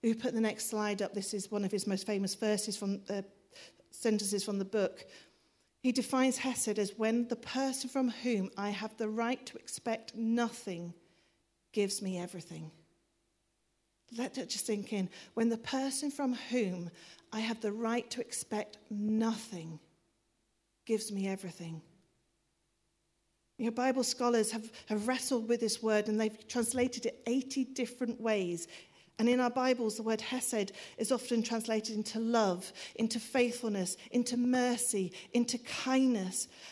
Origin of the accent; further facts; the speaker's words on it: England, United Kingdom; I'm not a Hebrew scholar, I'm just English.